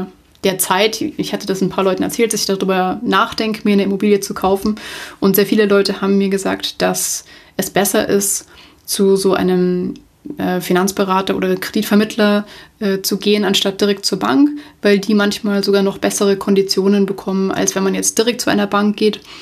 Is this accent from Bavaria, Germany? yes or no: yes; Munich, Bavaria, Germany; ich komme aus München, München ist meine Heimatstadt.